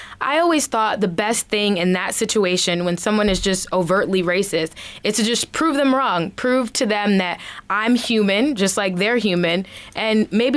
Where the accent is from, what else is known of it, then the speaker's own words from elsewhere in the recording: Richmond, Virginia, United States; I am originally from Richmond, Virginia, which is the capital of the Confederacy, but I never really experienced racism.